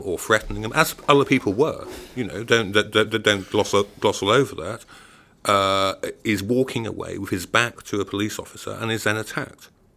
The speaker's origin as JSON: {"language": "English", "region": "England", "country": "United Kingdom", "said": "I'm very sorry, you know, I'm English."}